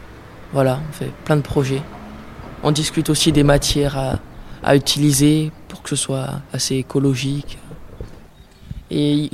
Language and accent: French; Ravel, Auvergne-Rhône-Alpes, France; j'ai 15 ans et je viens aussi de Ravel.